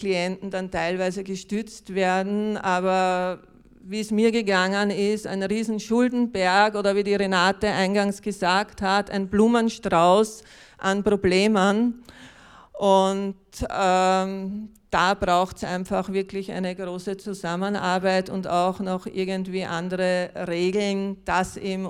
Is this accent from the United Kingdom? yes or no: no; Austria; Und ich hatte den Vorteil als Österreicherin, dass mich der Sozialstaat gestützt hat.